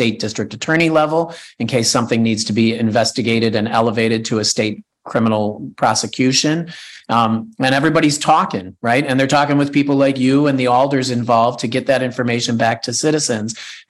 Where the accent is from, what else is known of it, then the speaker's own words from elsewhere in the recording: Chicago, Illinois, United States; now in Milwaukee, United States; I'm from Chicago, Evan. That shouldn't be hard to scale up here in Milwaukee, right?